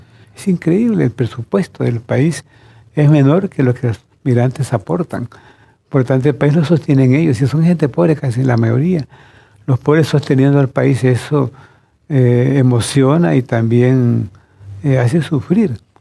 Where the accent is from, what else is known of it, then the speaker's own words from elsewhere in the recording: El Salvador; Ciertamente, en mi país somos 7 millones de habitantes dentro.